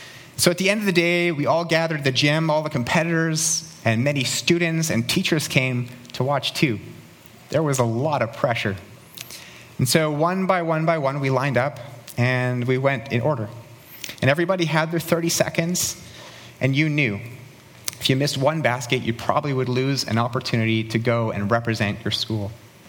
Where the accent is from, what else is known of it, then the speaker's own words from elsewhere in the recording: New Westminster, British Columbia, Canada; I grew up in New Westminster, which is a suburb of Vancouver, about a 20-minute drive outside of the Vancouver city limits.